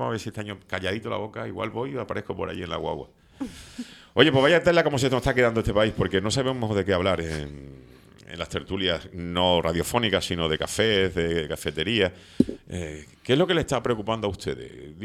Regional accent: Seville, Andalusia, Spain; estaba en el lavadero de mi casa donde yo me crié en Sevilla

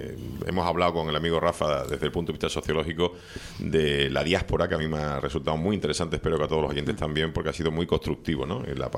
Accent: Spain; a mí como español me da un poco de penita

